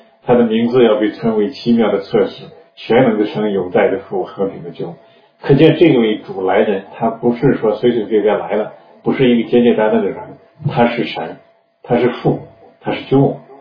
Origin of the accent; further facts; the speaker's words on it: China; 那我们中国人